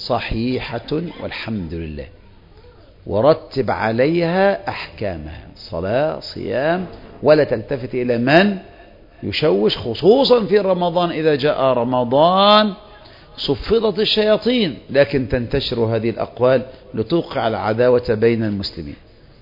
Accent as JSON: {"language": "Arabic", "country": "Egypt"}